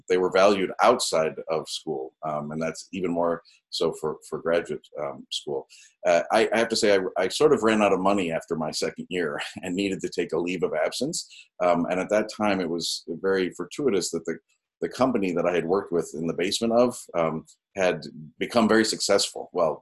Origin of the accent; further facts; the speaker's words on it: Minneapolis, Minnesota, United States; So I am from Minnesota. I grew up in a family that was started young.